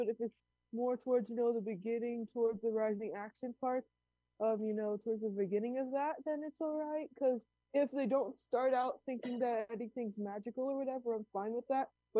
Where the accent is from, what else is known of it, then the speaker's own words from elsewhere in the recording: New York City, New York, United States; I'm still homeschooled. It's going pretty great, and I'm from New York City.